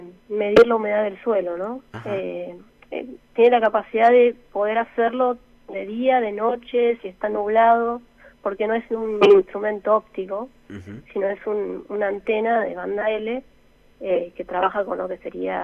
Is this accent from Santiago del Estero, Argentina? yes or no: no; Santa Fe, Argentina; Yo soy de Santa Fe, sí, estudié en la UTN Ingeniería Mecánica.